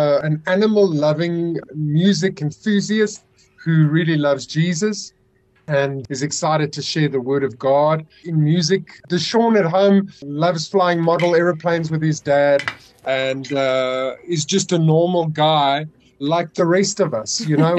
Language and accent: English; Kempton Park, Gauteng, South Africa; I kind of grew up within the faith. At that stage, I grew up in Maranatha Community Church in Kempton Park